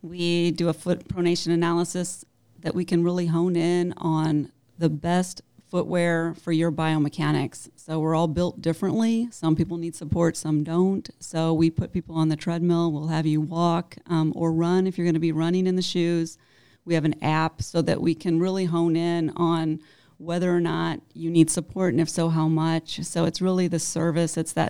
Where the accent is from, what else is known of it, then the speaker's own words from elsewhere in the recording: Collinsville, Illinois, United States; I went to Collinsville High School, and then I live in Maryville, so then got my undergrad at SIUE. So I've always been in this area, and this is my town